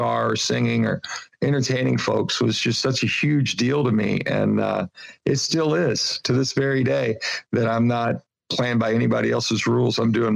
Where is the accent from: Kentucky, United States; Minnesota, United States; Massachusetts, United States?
Kentucky, United States; a hillbilly from Kentucky.